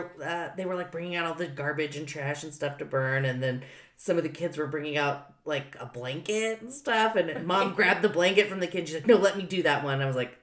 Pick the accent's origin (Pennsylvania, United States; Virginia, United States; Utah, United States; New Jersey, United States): Utah, United States; accent: Utah; I feel like my Utah accent is coming out being here.